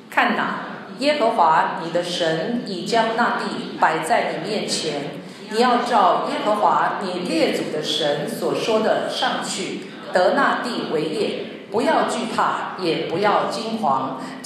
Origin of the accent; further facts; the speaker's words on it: Taiwan; 对不起啊，因为我从台湾来的，我就稍微举例一下